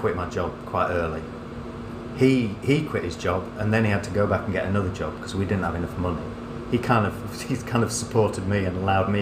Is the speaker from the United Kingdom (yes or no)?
yes; Yorkshire and the Humber, United Kingdom; You know, we're from Yorkshire, so